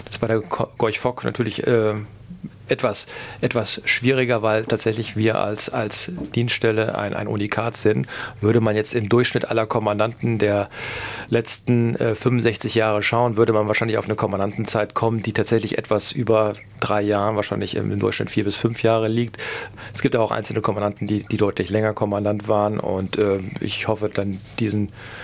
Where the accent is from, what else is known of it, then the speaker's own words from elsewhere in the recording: Hesse, Germany; born there; Ich bin gebürtiger Hesse, von daher nicht zwingendermaßen mit der See so vertraut gewesen.